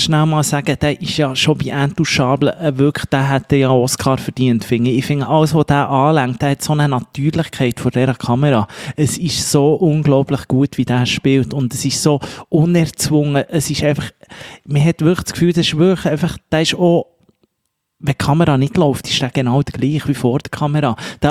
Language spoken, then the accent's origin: German; Bern, Switzerland; dass man als Berner noch gut Französisch redet im Vergleich zu Zürcher